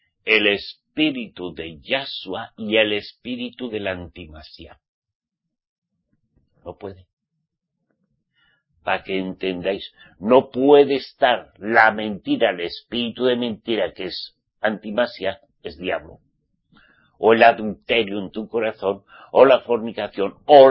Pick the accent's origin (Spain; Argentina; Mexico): Spain; Basque Country; Como soy vasco